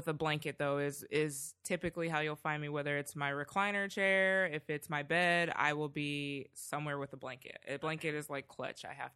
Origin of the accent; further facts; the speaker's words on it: Canada; I'm originally Canadian. I know a lot of people don't know that about me, but I'm like, where my dad comes from, Trinidad